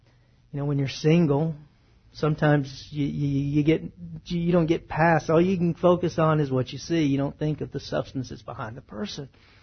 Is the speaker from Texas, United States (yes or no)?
yes; Texas, United States; I don't really call it soda pop. I'm from Texas. I call it Coke.